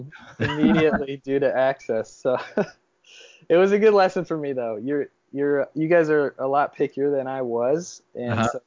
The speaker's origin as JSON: {"language": "English", "region": "Virginia", "country": "United States", "tie": "born or raised there", "said": "So I grew up in Virginia, got four siblings, and my parents still live there in Virginia."}